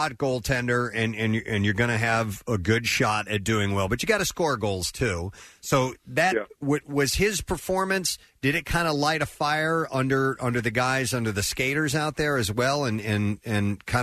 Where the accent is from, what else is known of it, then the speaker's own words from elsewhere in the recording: St. Louis, Missouri, United States; And by the way, of course, you guys know I'm originally from St. Louis.